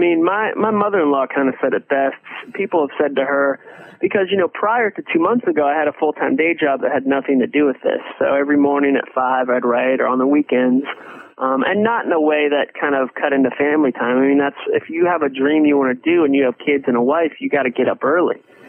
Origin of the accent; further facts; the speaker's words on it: Massachusetts, United States; now in Nashville, United States; we just moved to Nashville about 2 months ago from Atlanta. Hmm. I grew up in Massachusetts. My dad started a church up there